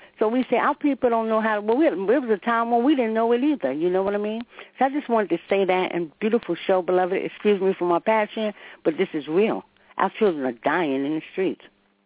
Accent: New York, United States; I remember growing up in New York

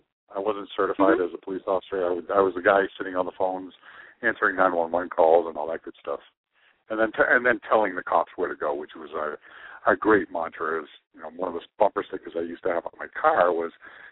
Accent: Madbury, New Hampshire, United States; I am from New Hampshire. I'm in Madbury, a little town just west of Dover.

